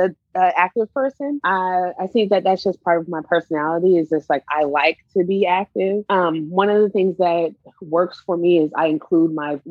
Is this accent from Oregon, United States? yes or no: yes; Portland, Oregon, United States; I grew up in Portland, a predominantly white city, as a Black, dark-skinned, chubby girl. And I was always marginalized.